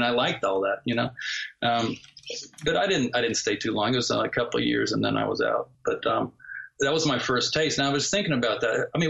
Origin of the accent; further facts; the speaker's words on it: the South, United States; Well, I grew up in the South, and that's the Bible Belt. And there's a church in every corner.